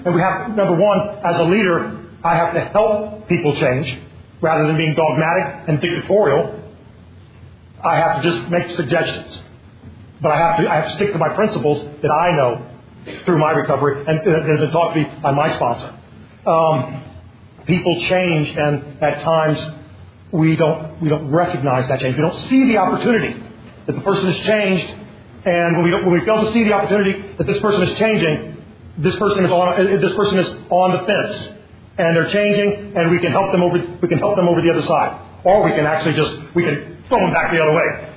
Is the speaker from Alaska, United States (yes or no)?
no; St. Petersburg, Florida, United States; I'm an addict from St. Petersburg, Florida.